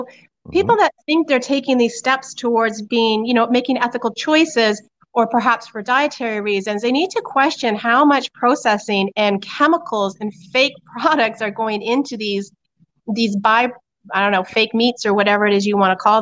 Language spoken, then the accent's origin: English; Ontario, Canada; growing up in Northern Ontario, you know, we were pretty hardy, and I'm the same way.